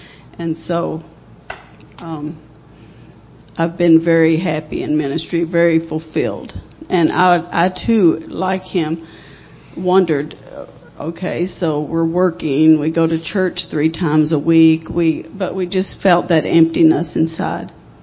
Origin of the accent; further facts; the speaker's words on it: Kentucky, United States; I grew up in Kentucky. My parents moved from his community, actually, to Kentucky before I was born. So I grew up on Turner's Creek.